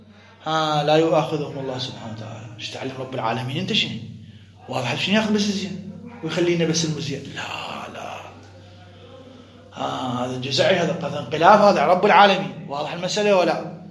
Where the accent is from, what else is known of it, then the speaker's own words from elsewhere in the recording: Iraq; ولا أخرج عن كوني عراقي